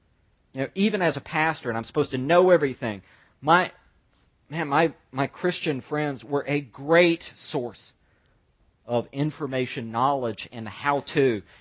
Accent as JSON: {"language": "English", "region": "the South", "country": "United States", "said": "I'm a Southerner. I use the word beat different than people in the North do."}